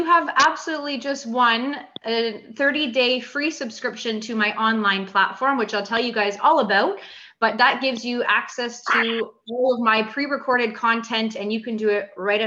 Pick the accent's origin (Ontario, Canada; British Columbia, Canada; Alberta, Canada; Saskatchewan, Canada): Ontario, Canada; Cambridge; now in Woodstock, Canada; I'm born and raised in Cambridge, Ontario, and didn't move to my current location in Woodstock, Ontario until November of 2018.